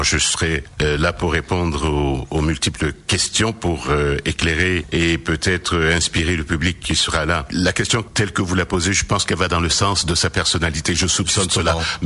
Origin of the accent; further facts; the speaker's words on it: Cameroon; born there; also born or lived in Paris, France; Je suis né au Cameroun. Je suis un Camerounais de naissance, fier de l'être. Ensuite, mon père et ma mère, ils m'ont envoyé en Europe.